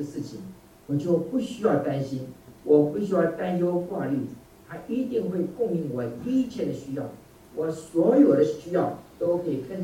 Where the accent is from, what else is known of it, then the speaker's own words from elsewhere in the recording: Taiwan; 我是台湾来的，所以我用台湾的例子